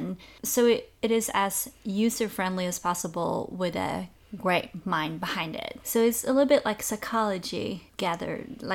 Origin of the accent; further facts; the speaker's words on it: Sweden; We are, well, from two different countries from the beginning, you know. I'm from Sweden, and you're from the States.